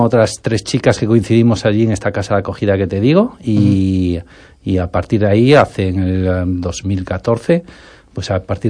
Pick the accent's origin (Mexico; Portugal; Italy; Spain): Spain; A Coruña, Galicia; Sí, como digamos de Coruña de toda la vida, ¿no?